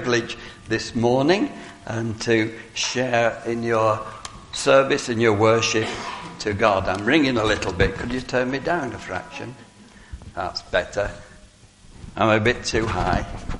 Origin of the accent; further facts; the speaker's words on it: Nelson, North West England, United Kingdom; Now, I'm a Lancashire lad. I come from Nelson, so I am a Lancashire lad.